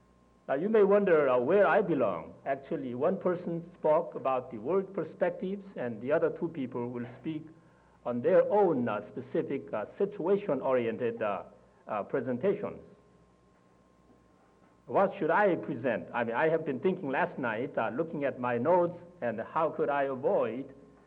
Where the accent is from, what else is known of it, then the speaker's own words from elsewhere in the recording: South Korea; since my topic does not include my home country and my home church, Korea